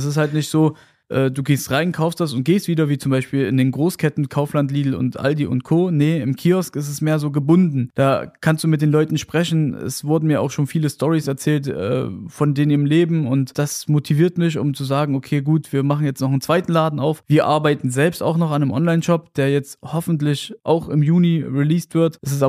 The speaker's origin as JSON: {"language": "German", "town": "Gera", "region": "Thuringia", "country": "Germany", "tie": "born or raised there", "also_born_or_lived": "Caucasus", "said": "Also ich bin ursprünglich aus dem Kaukasusgebiet. Meine Eltern sind nach Deutschland geflohen, 98, und seitdem bin ich eigentlich in Gera. Ich bin hier groß geworden"}